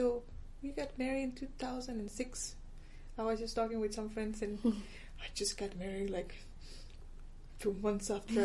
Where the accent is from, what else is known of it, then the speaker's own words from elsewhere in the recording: Managua, Nicaragua; English is a second language; I was born in the countryside, and then my parents decided to move to the city, and so I grew up in Managua, the capital.